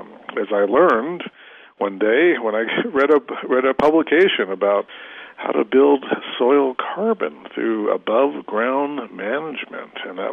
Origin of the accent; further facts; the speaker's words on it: Phoenix, Arizona, United States; now in Santa Fe, United States; I live in Santa Fe, New Mexico. I'm from Phoenix, Arizona, and as I say in the book, that my background is in conservation.